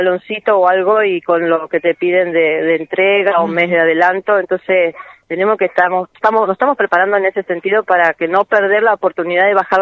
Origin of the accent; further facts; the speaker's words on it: Argentina; he vivido en varias provincias, soy argentina, nací acá, vine a vivir ahora acá